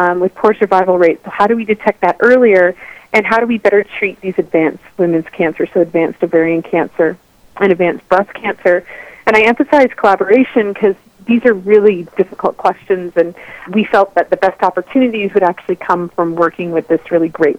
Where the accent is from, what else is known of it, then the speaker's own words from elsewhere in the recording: Ontario, Canada; I am originally from Ontario.